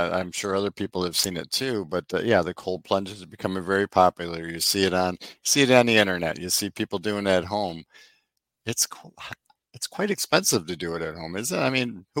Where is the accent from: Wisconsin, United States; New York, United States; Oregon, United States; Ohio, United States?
Wisconsin, United States; born there; We love Wisconsin. I was born in Wisconsin, but we don't love the weather so much.